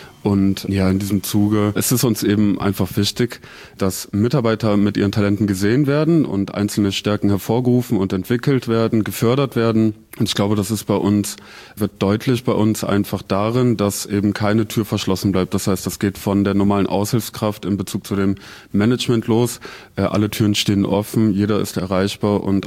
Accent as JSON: {"language": "German", "country": "Germany", "lives_now": "Zurich, Switzerland", "said": "Also ich komme ja aus Deutschland und ich glaube, so weit ist der Schweizer vom Deutschen nicht weg."}